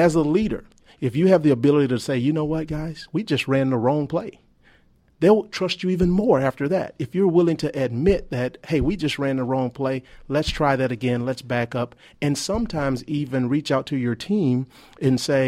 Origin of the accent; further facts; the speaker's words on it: Birmingham, Alabama, United States; I grew up in Birmingham, Alabama. I grew up in the inner city.